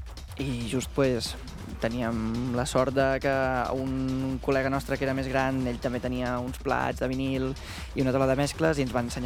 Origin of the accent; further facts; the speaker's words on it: Guardiola de Berguedà, Catalonia, Spain; Sí, jo sóc de Guardiola